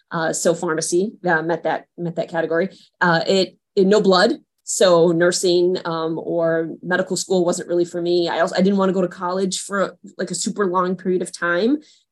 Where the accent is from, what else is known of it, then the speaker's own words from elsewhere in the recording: Massachusetts, United States; No, yeah, born and raised in Massachusetts.